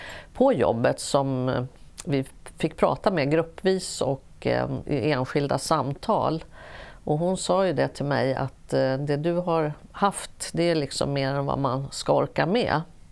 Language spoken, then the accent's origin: Swedish; Stockholm, Stockholm County, Sweden; Jag växte upp på Kungsholmen och hade en jättefördel av att jag hade både farmor och farfar och mormor och morfar i samma kvarter.